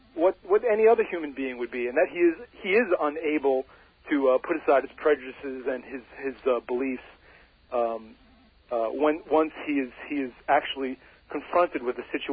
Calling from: East Northport, New York, United States; Calling from East Northport.

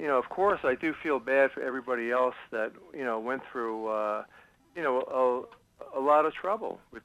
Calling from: Shirley, New York, United States

